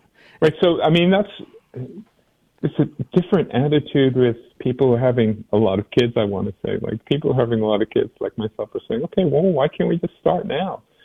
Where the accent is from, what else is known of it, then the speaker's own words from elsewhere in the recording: United States; And one kind of being I am is I'm an American. And my grandparents came from Ukraine and Poland, but I'm an American.